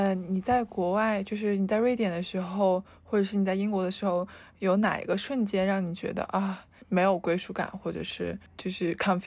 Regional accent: Yantai, Shandong, China; 从小在陕西长大的，但是由于我爸爸工作的原因，我从小就是在我刚刚出生的时候我们全家就搬到了山东烟台，然后我是在一个胶东文化中长大的一个但是自我认同为陕西人的小孩。

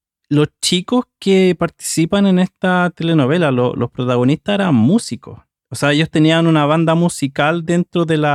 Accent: Puerto Rico; Soy puertorriqueña.

